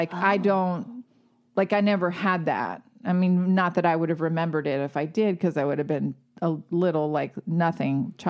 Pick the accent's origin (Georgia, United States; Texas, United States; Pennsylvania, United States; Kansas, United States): Georgia, United States; born or raised there